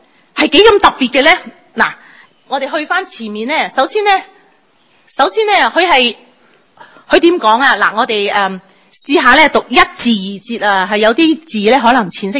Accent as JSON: {"language": "Cantonese", "country": "China", "said": "咁呢个系我哋中国人咧，一种好独特嘅一种嘅民族性。我哋好感恩，因为我哋中国人"}